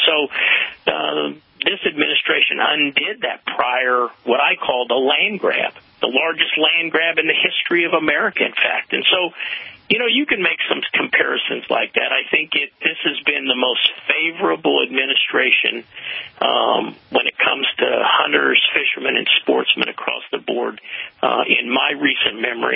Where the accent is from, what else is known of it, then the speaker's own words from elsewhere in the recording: Kansas, United States; in every one of the elections in my home state of Kansas